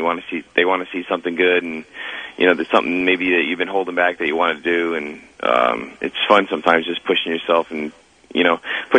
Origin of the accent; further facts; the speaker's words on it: Providence, Rhode Island, United States; I'm from Rhode Island originally, and from Providence, and you know, that's where my family is and my wife's family is